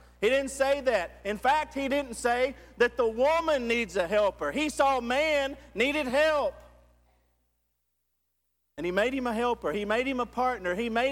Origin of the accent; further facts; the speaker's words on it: Texas, United States; I said, I don't know what you can do. I'm from Texas. I don't know what you do up here.